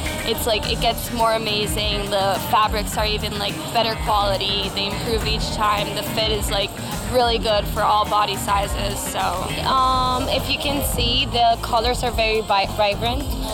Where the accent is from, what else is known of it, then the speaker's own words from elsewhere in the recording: Puerto Rico; So I'm from Puerto Rico.